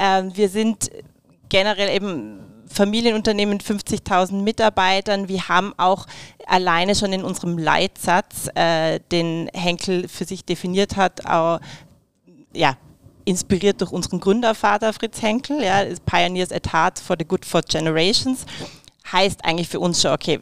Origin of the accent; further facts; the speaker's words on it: Austria; moved away as an adult; now in Germany; Man hört es wahrscheinlich dann auch, ich komme nicht gebürtig aus Deutschland, sondern aus Österreich, lebe aber schon über 12 Jahre hier.